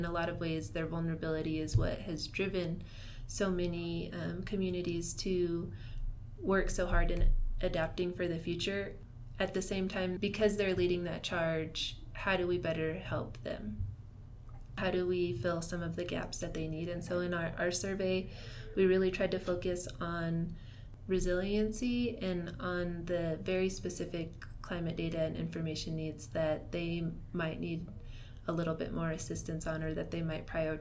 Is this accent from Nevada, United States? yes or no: yes; Nevada, United States; I am part of the Washu tribe, and I grew up on the Dresslerville Reservation just south of Carson City.